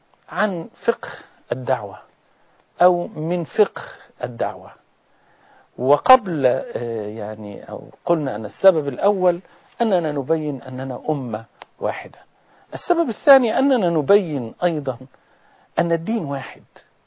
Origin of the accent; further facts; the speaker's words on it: Egypt; عندنا في مصر